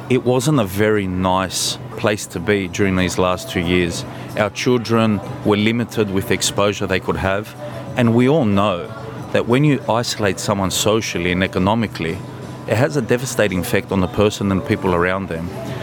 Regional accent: Bankstown, New South Wales, Australia; I was born and bred in Bankstown. As I mentioned previously, I was born in 1982. I have two migrant parents that come from Greece.

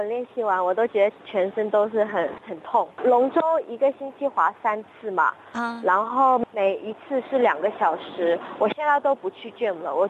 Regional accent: China; 因为我们都是中国人嘛，

